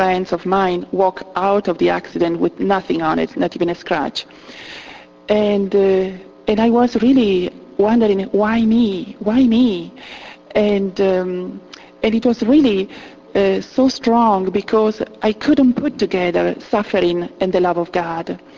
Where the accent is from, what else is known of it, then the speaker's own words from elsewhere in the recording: Italy; English is a second language; I'm from Italy too, every immigrant brings with him or with her the tradition of their country, the language of her or his country